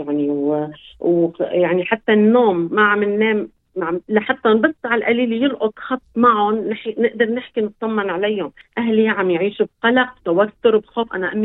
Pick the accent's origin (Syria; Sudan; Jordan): Syria; Tartus, Tartus Governorate; moved away as an adult; من طرطوس، جيت بأول الأحداث بسوريا بال 2011، وعندي أهلي هلا هني بمدينة طرطوس